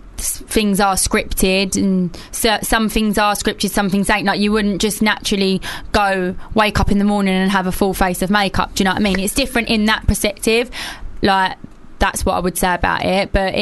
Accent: London, United Kingdom; I'm originally from North London, so like Caledonian Road.

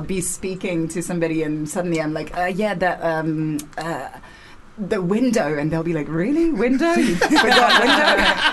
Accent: France; English is a second language; moved away

